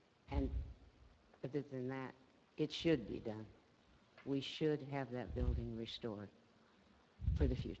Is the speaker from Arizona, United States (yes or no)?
yes; Bisbee, Arizona, United States; also born or lived in Southeast Texas; And I was not born in Bisbee. I was born in Southeast Texas. And I got real smart at 9 months old, and I moved to Bisbee. And I have been nowhere else since.